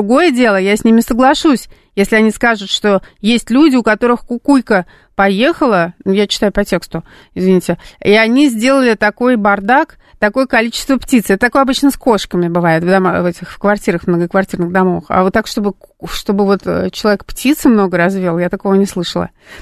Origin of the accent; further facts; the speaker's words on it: Saint Petersburg, Russia; Нас учили в детстве в Петербурге, но у нас более глубокого залегания метрополитен